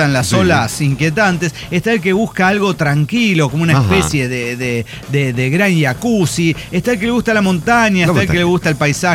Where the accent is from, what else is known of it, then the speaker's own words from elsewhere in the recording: Mexico; Y siendo mexicana, algunos dirán, oíla, pero bueno, tanto tardó en protagonizar su primera balacera.